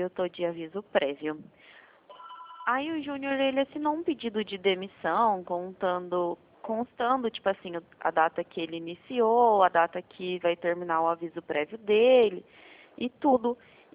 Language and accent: Portuguese; Londrina, Paraná, Brazil; Londrina.